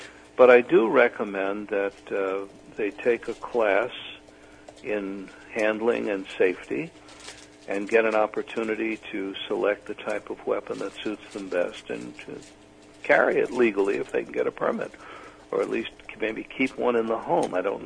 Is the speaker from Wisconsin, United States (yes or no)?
no; New York, United States; When I was a boy growing up in New York, people could sleep in the park overnight.